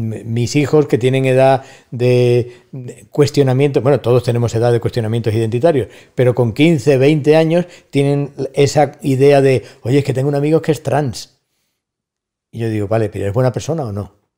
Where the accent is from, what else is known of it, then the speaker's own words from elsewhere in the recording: Madrid, Community of Madrid, Spain; accent: Andalusian; also born or lived in Granada; now in Seville, Spain; yo me he criado en Madrid, mi familia, mi acento andaluz viene de que mis padres eran de Melilla, mis abuelos también, mis bisabuelos, o sea que hay un rollo andaluz proyectado al norte de África que se ha mantenido de acento. Estudié en Granada, vivo en Sevilla